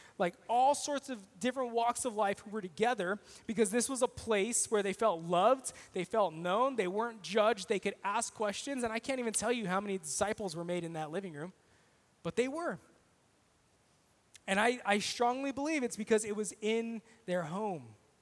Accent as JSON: {"language": "English", "town": "Kingsburg", "region": "California", "country": "United States", "tie": "born or raised there", "said": "my friends in my hometown in Kingsburg that come over for dinner."}